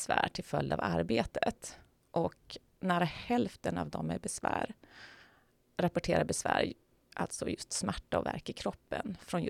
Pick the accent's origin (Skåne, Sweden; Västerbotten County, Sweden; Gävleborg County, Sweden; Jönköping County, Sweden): Västerbotten County, Sweden; Umeå; born there; Jag är född i Umeå och började redan som 4-åring spela fiol.